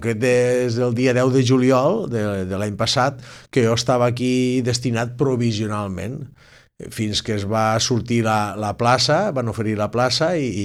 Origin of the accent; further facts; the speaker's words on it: Tortosa, Catalonia, Spain; a part de que soc del territori, que soc de Tortosa, jo he desenvolupat diferents serveis a Tortosa